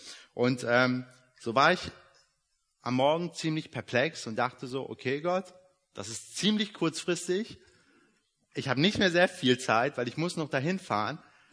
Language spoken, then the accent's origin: German; Leer, Lower Saxony, Germany; also born or lived in Iran; Ich bin gebürtiger Iraner und vor 20 Jahren nach Deutschland gekommen mit meiner Familie, hier aufgewachsen. Mein Bruder ist auch hier geboren, in Oldenburg, gar nicht so weit weg von hier. Und wir leben seit ungefähr 19 Jahren haben wir in Leer gelebt